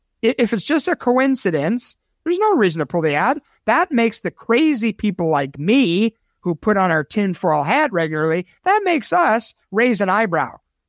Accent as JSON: {"language": "English", "town": "Chicago", "region": "Illinois", "country": "United States", "tie": "born or raised there", "said": "There was over 100 shootings on 4th of July weekend in Chicago, my hometown."}